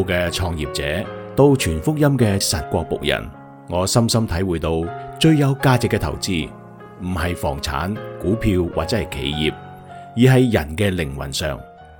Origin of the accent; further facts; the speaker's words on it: Kaohsiung, Taiwan; 我出生在台湾的高雄，一座依山傍海的港口城市，空气中总是带着咸咸的海味